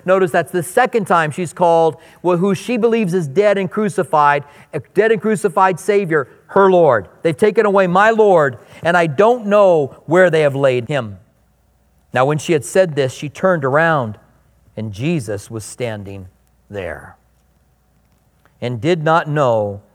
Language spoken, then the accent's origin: English; Iowa, United States; You can tell I'm from Iowa by my name.